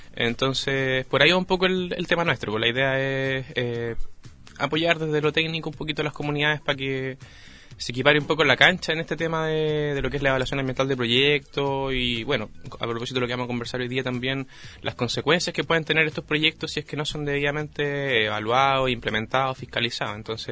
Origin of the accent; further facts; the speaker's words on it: Biobío, Chile; para nosotros que somos de acá de Biobío